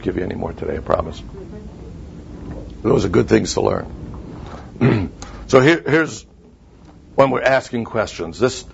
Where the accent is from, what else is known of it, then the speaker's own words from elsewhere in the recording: Brooklyn, New York, United States; accent: Brooklyn; moved away; So I grew up in Brooklyn. We have our own accent that I've managed to deal with most of the time.